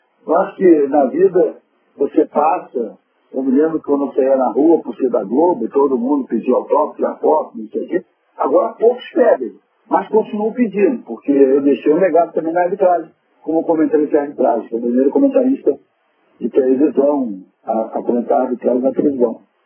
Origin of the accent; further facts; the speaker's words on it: Pernambuco, Brazil; Eu sou pernambucano